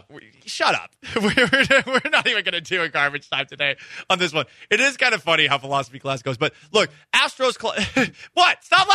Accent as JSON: {"language": "English", "region": "Massachusetts", "country": "United States", "tie": "born or raised there", "said": "I lived in a town of 14,000 people growing up in Massachusetts."}